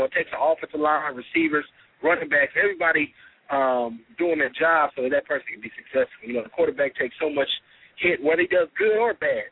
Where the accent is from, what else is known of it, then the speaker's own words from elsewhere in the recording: Oakland, California, United States; Oh, yeah. Well, I'm actually from Oakland.